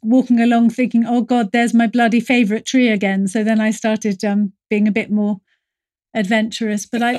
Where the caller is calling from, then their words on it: London, United Kingdom; I'm in London, sort of near Camden Town.